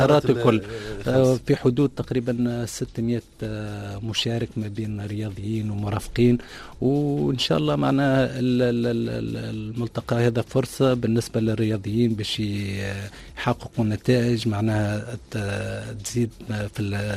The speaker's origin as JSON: {"language": "Arabic", "country": "Tunisia", "said": "هذه تقريبا سيزيام ايديسيون عندنا في تونس"}